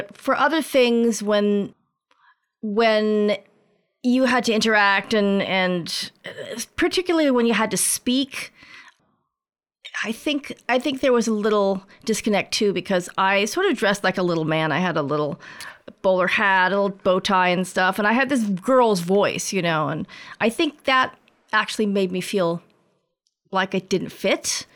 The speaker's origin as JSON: {"language": "English", "region": "California", "country": "United States", "tie": "born or raised there", "also_born_or_lived": "Washington, D.C. / Australia", "said": "I grew up in mostly Southern California, except that I born in D.C. and actually lived in Australia for 3 years when I was a very small child"}